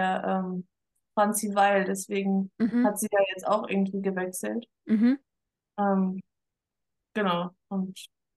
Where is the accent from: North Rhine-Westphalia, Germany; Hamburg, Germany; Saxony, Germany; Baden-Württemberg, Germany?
North Rhine-Westphalia, Germany; moved away; also ich komme ja aus NRW eigentlich und bin dann nach Bayern gezogen vor 3 Jahren